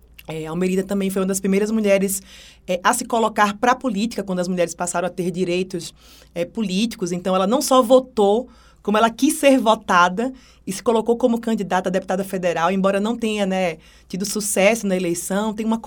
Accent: Alagoas, Brazil; eu sou alagoana, acho importante dizer isso, né? Sou nordestina, porque eu sou conterrânea da Almerinda.

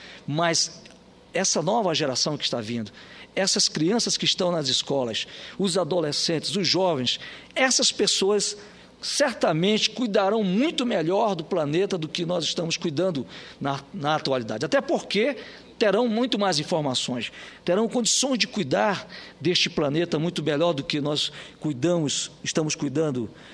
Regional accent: Amazonas, Brazil; De quem está lá em Santa Catarina, de quem está lá no meu estado do Amazonas

